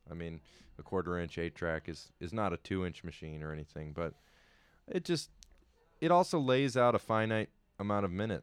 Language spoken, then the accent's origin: English; Michigan, United States; I mean, I'm from Michigan. I didn't know Ben.